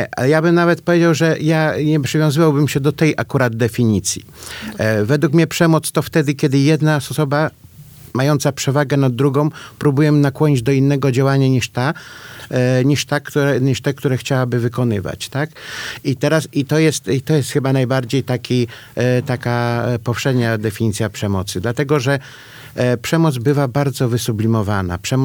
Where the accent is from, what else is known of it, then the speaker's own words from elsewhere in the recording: Lower Silesian Voivodeship, Poland; ja pochodzę z Dolnego Śląska i tam szereg rodzin to rodziny były górnicze.